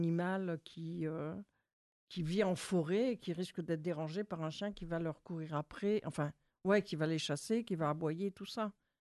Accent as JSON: {"language": "French", "region": "Nouvelle-Aquitaine", "country": "France", "tie": "born or raised there", "said": "il y avait des jeunes Parisiens qui descendaient chez moi en Corrèze"}